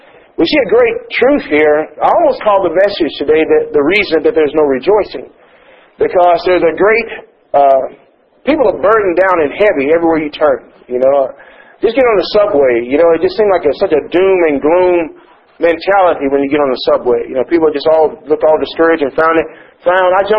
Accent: Canada; And as a Canadian citizen, we depend upon the Charter of Rights.

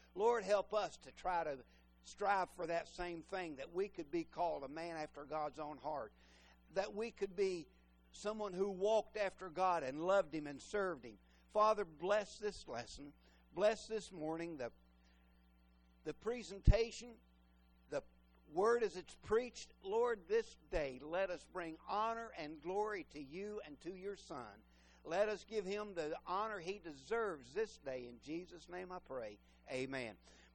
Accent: United States; I'm proud I'm an American, and I wouldn't want to be any other nationality or anything else. I'm proud to be an American, but also I'm proud to be a Christian.

